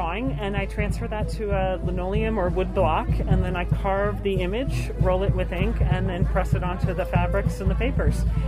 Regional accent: Colorado, United States; I am not from the Valley. I'm from down the Front Range

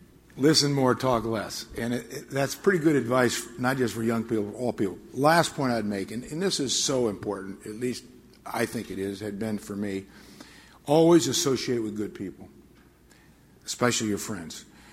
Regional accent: Nebraska, United States; I used to say, I'm from Nebraska. You know where that is. That's the center of the universe.

